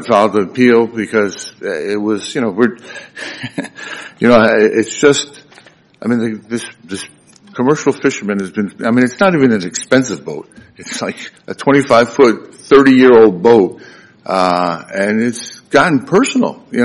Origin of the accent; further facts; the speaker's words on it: Miami, Florida, United States; I'm from Miami. I assisted him. I'm not a member of the district court here.